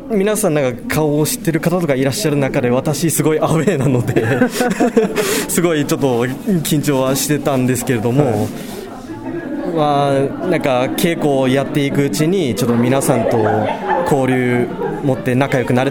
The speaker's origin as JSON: {"language": "Japanese", "town": "Hachinohe", "region": "Aomori", "country": "Japan", "tie": "born there", "lives_now": "Iwate, Japan", "said": "八戸で生まれて大学秋田の方に進んで"}